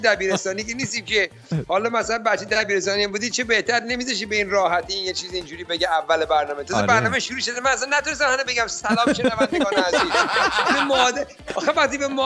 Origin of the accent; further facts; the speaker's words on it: Iran; ببین ما ایرانی هستیم